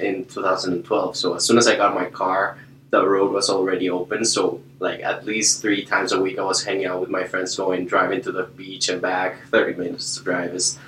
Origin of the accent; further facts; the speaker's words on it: Costa Rica; No, I'm from Costa Rica. It's a completely different place." I know Puerto Rico is close from Costa Rica, but no, I'm from Costa Rica. We're in Central America. We're not an island.